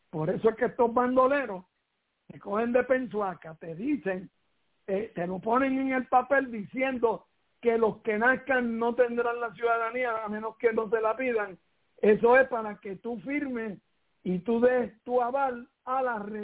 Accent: Puerto Rico; Ahora somos los más americanos del mundo después que nos han tratado como a perro y nos siguen tratando como a perro.

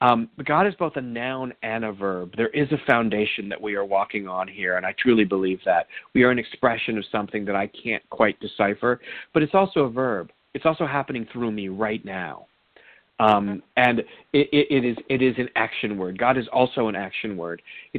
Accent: United States; And I'm an American. I grew up in an Episcopal household.

